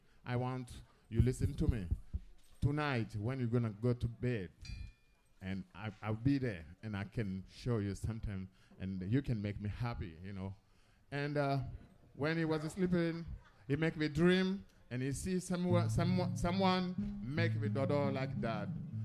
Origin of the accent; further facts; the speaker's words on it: Côte d’Ivoire; English is a second language; But in my language, I'm Biti, and I'm from West Africa, and Cote d'Ivoire, the Ivory Coast, and I'm from West and Cote d'Ivoire.